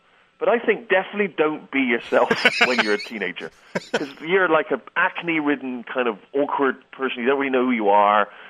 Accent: Bristol, South West England, United Kingdom; or he'd studied in my hometown of Bristol

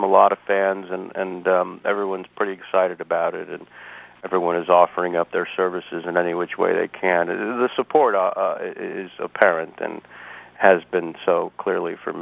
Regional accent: San Francisco, California, United States; Well, I grew up in the San Francisco area, so the Giants are my team.

